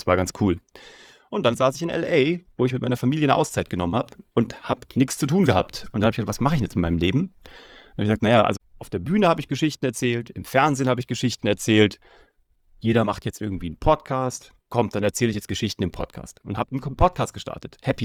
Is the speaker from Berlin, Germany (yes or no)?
no; Kassel, Hesse, Germany; now in Munich, Germany; Wie gesagt, ich lebe jetzt in München. Ich komme eigentlich aus der Mitte von Deutschland, aus Kassel.